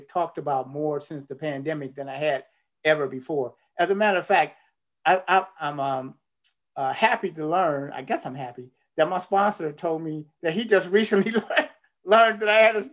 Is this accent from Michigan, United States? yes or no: yes; Pontiac, Michigan, United States; I grew up in Pontiac, Michigan